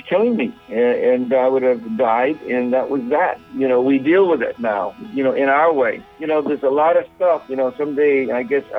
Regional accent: Boston, Massachusetts, United States; I'm from Boston, so forgive me.

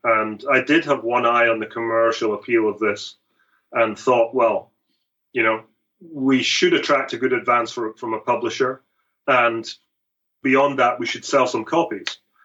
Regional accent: St Andrews, Scotland, United Kingdom; Yeah, that's my hometown. I grew up there. I played out in the old course all the time as a youngster.

